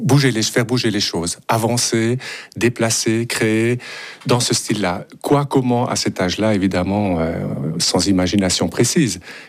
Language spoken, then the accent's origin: French; Boncourt, Jura, Switzerland; born there; de revenir dans le Jura, puisque je suis né à Boncourt, donc dans le Jura.